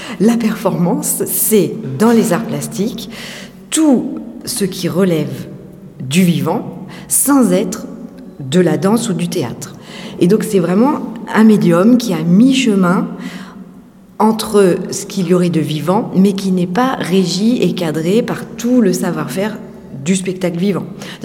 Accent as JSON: {"language": "French", "town": "Clermont-Ferrand", "region": "Auvergne-Rhône-Alpes", "country": "France", "said": "je suis originaire de Clermont-Ferrand, mais j'ai fait mes études à Strasbourg"}